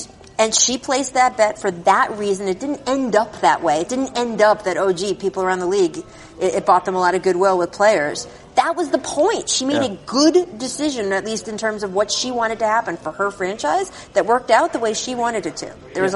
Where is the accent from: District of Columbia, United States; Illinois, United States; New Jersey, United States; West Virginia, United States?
District of Columbia, United States; Washington; I grew up in Washington, D.C., the franchise that has had 18 names since the time I was a kid.